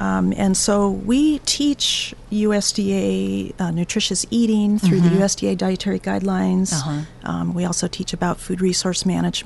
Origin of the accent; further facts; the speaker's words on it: Washington, United States; born there; Well, I was born actually in Washington, but I've lived in Oregon for probably about 20 years now.